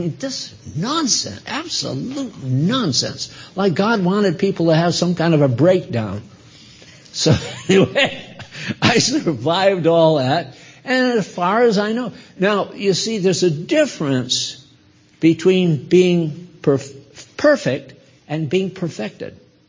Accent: New Haven, Connecticut, United States; Yale's in my hometown up in New Haven, Connecticut. Well, I'm in West Haven.

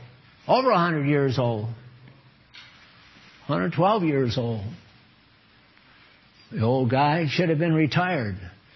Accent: Maine, United States; born there; Well, I was born in Maine, and I know what fishermen smell like

